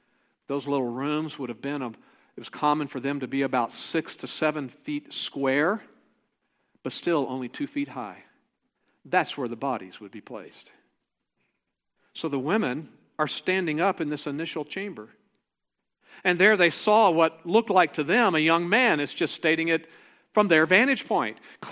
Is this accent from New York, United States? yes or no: no; California, United States; I'm from California. I know what that means.